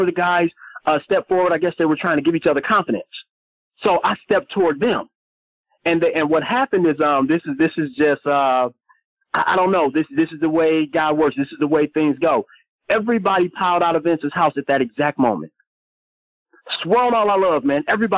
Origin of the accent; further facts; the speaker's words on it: Detroit, Michigan, United States; I'm from Detroit for real.